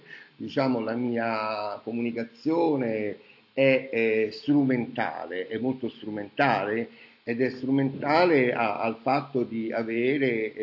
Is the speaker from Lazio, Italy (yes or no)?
yes; Rome, Lazio, Italy; mi è venuta poi in mente di parlare di un'opera a Milano, io romano